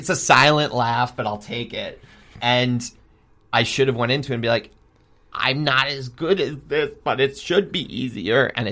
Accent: New York, United States; I'm a New Yorker, and that's money.

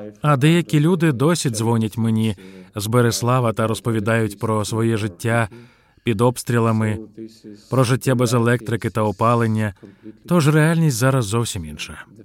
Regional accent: Kherson Oblast, Ukraine; в моєму рідному місті та рідному регіоні

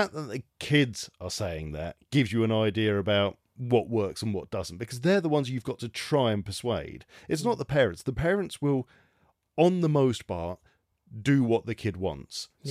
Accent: St Albans, East of England, United Kingdom; And I grew up in St Albans. I love St Albans.

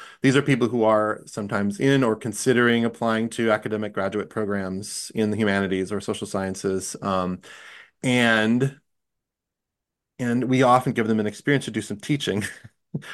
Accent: Viroqua, Wisconsin, United States; and then made a conscious decision to come home to my hometown and teach high school, right? And I had a lot of family and cultural support for that. I was coming back into a very familiar context

